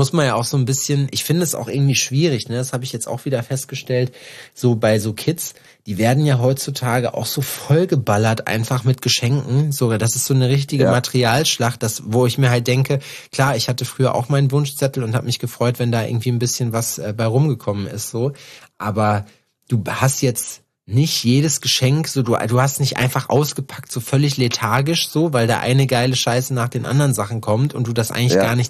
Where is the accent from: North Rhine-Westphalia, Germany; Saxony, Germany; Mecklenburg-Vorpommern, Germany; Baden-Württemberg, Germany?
North Rhine-Westphalia, Germany; bei uns hier in meiner Heimat ist ja Iserlohn daneben